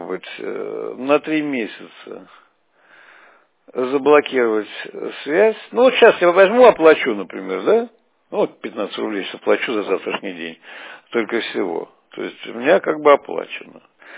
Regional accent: Armenia; Я же хитрый армянин.

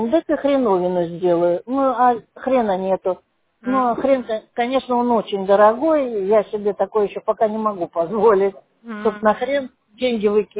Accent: Siberia, Russia; Мы-то чеснок-то все едим, мы же из Сибири, я не знаю, как вы, конечно.

